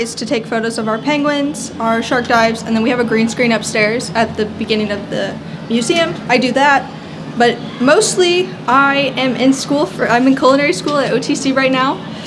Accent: Springfield, United States; Yeah, I grew up here. I grew up in Springfield. Both my parents work at schools here. So I've been here my whole life.

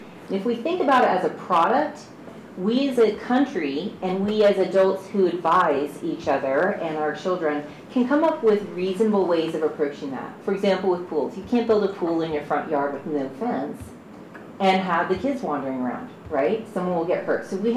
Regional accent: United States; I'm an American.

